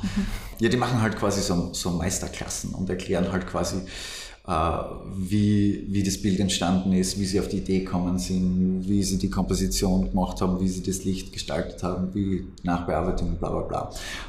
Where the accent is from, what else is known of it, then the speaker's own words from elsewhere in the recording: Hartberg, Styria, Austria; Also, wenn ich mal zum Beispiel in Hartberg, wo ich herkomme, so die...